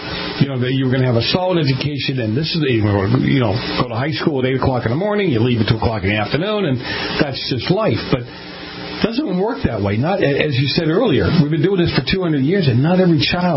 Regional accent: Boston, Massachusetts, United States; born or raised there

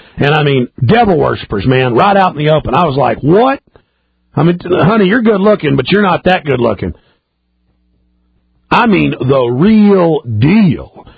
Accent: Rockwall, Texas, United States; growing up in Rockwall, Texas, smallest county in Texas, most wealthy county in Texas.

